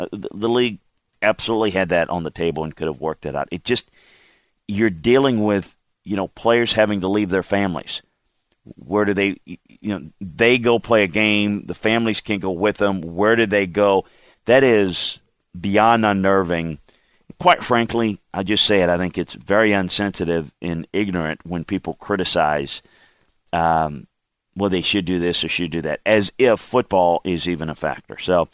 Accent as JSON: {"language": "English", "region": "Louisiana", "country": "United States", "tie": "born or raised there", "said": "as I have growing up in South Louisiana."}